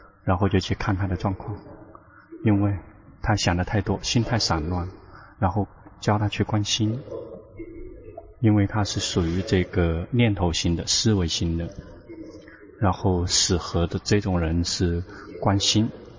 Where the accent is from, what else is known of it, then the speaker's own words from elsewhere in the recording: Thailand; 我们泰国人如果能够把佛法能够弘传到